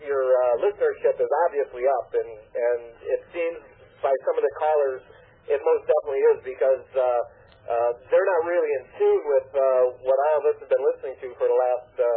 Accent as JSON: {"language": "English", "region": "Ohio", "country": "United States", "said": "I want to make a testimonial here. I'm from Ohio."}